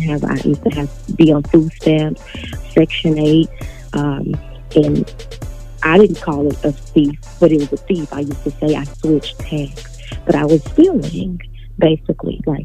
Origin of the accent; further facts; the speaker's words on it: St. Louis, Missouri, United States; I am from St. Louis, Missouri. I was born and raised in church